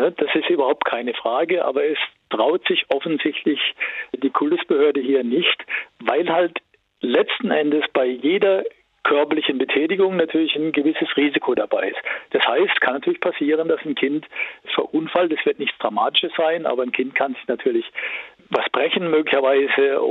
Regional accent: Baden-Württemberg, Germany; da bin ich jetzt auch konkret beteiligt, weil ich komme ja aus Baden-Württemberg.

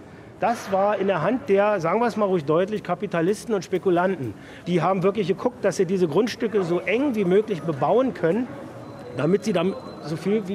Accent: Berlin, Germany; Ich bin in West-Berlin groß geworden

